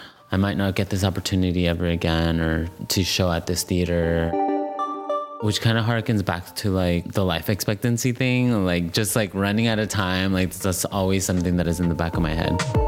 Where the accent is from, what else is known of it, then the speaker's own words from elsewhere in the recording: Huntington Park, California, United States; So I grew up in Huntington Park.